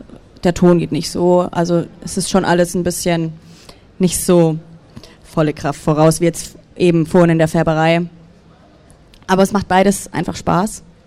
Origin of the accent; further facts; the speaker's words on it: Ulm, Baden-Württemberg, Germany; Wir kommen aus Ulm.